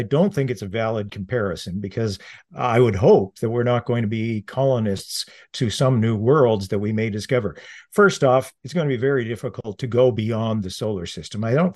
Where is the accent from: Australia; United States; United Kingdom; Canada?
Canada; Ontario; I'm from Canada. I live in Northern Ontario, Canada. It's a very, very large country.